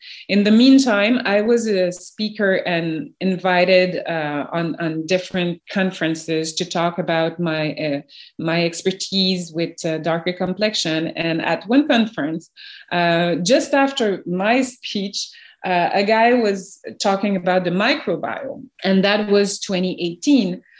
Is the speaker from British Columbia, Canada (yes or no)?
no; Montreal, Quebec, Canada; But I grew up in Montreal in Canada, so I'm also multicultural.